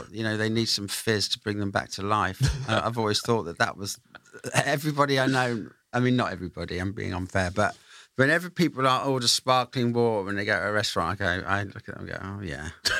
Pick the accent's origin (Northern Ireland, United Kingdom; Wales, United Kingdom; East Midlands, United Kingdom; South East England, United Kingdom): East Midlands, United Kingdom; Derby; I'm from Darbsbondon. Derby originally.